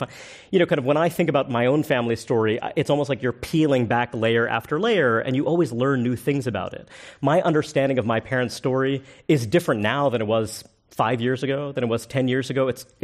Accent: Brooklyn, New York, United States; you know, I'm not from San Francisco, I'm from Brooklyn, New York

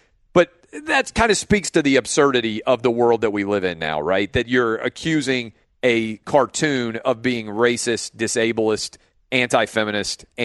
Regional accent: United States; I try not to get wrapped up in the individual opinions of athletes and just root for them because I'm an American.

